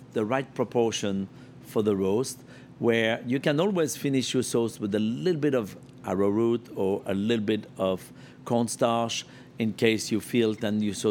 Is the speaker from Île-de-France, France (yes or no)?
no; Lyon, Auvergne-Rhône-Alpes, France; I'm from Lyon, near Burgundy